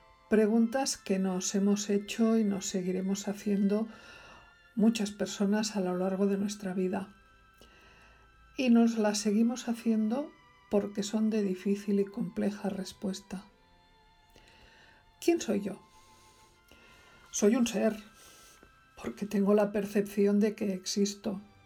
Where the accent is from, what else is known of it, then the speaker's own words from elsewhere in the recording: Barcelona, Catalonia, Spain; born there; Nací en Barcelona, Cataluña, España. En este lugar del plano me muevo entre el mar y la montaña, entre el Mediterráneo y los Pirineos.